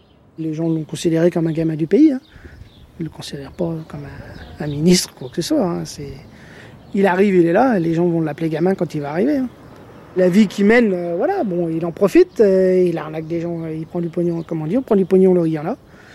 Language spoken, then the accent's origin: French; Vezanne, France; je suis habitant de Vezanne depuis ma naissance, depuis 1970.